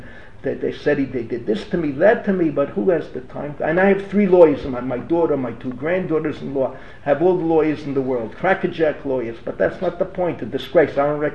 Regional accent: Philadelphia, Pennsylvania, United States; Shmur matzah, when I grew up in Philadelphia, when I came to, you know what the challah tasted like? Shabbos, a guy baked in his house, there was no kosher bakery, it tasted like wallpaper.

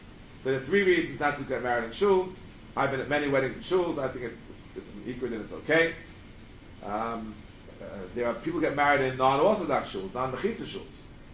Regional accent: Riverdale, New York, United States; I wouldn't go into my hometown in Riverdale.

